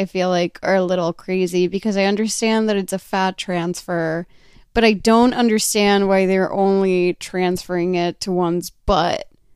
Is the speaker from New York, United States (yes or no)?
no; Texas, United States; I grew up in Texas where it's incredibly humid and I can only imagine it's worse down there.